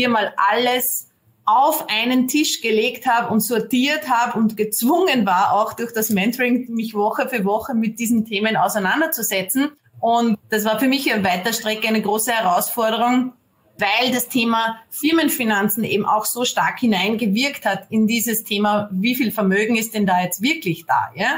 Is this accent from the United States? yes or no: no; Austria; wie man aus meinem Slang schon hört, ich bin aus Österreich.